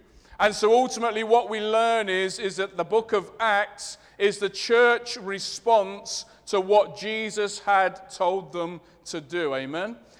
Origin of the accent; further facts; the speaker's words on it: Leicester, East Midlands, United Kingdom; accent: Leicester; I'm aware of my Leicester accent. It might be confusing.